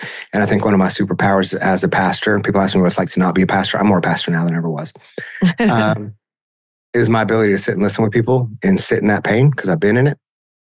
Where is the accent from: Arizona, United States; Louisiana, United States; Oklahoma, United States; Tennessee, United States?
Oklahoma, United States; People are like, where are you from … I'm like, certainly not Texas. Let's just get that straight right now. I'm from Oklahoma.